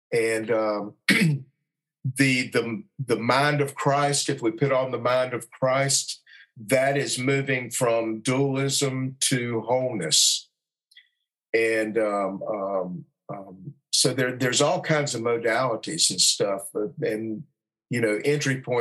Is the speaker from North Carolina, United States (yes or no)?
yes; Brevard, North Carolina, United States; born there; I was born in Brevard, North Carolina, and my dad was.